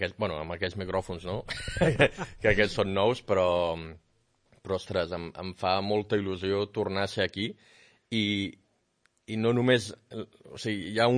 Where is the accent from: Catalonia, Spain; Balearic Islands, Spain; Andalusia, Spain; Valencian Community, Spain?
Catalonia, Spain; Piera; Dic que sóc de Piera. I quan surto de Catalunya, dic que sóc de Catalunya.